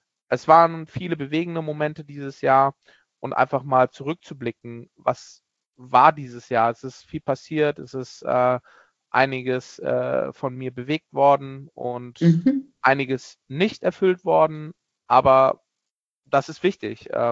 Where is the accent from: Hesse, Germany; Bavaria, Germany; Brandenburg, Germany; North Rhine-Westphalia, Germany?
North Rhine-Westphalia, Germany; Düsseldorf; born there; now in Hamburg, Germany; 44 Jahre alt, gebürtig aus Düsseldorf, Karst, wo ich bis vor ein paar Tagen auch noch war. Jetzt wieder zurück, heute gefahren nach Hamburg, lebe seit 17 Jahren in Hamburg.